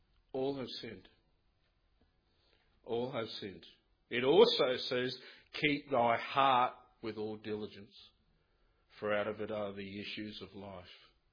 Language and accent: English; Sydney, New South Wales, Australia; because I come from Sydney